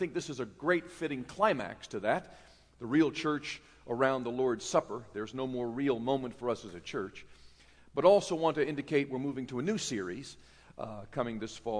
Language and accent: English; North Carolina, United States; And now I'm from North Carolina, so it was a very unmanly thing